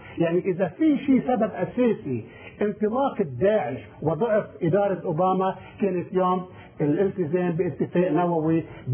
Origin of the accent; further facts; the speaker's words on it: Lebanon; now in United States; اما نحن كلبنانيين في الولايات المتحدة، اما من جذور لبنانية